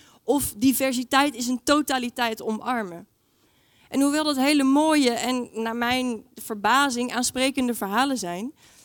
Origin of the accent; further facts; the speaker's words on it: Amsterdam, North Holland, Netherlands; Ik kom zelf uit Amsterdam, daar woon ik.